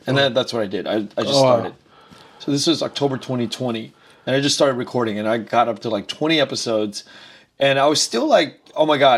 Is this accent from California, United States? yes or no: yes; Los Angeles, California, United States; I grew up in Koreatown. So like I started hanging out with all these people.